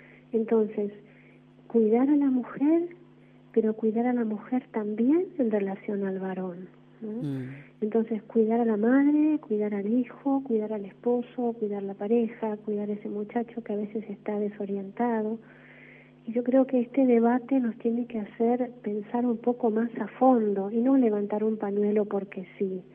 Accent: Argentina; bueno, esto nos está dividiendo como argentinos, y en parte puede ser cierto

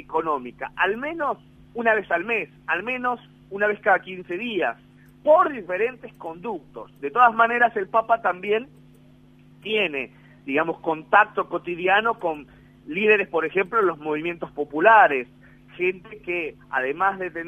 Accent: Argentina; moved away; aunque siendo argentino y viendo a lo lejos

